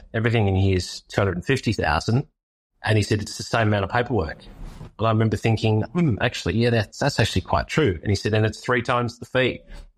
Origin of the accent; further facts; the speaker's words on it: Victoria, Australia; So we started our first office out in the Yarra Valley, actually, because I grew up in the Yarra Valley.